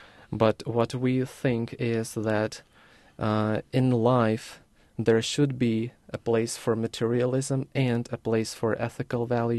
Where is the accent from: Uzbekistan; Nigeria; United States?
Uzbekistan; English is a second language; Originally, I'm from Uzbekistan, so I did my undergrad in Uzbekistan, which is a former Soviet Union republic, and we just got independent in 1991.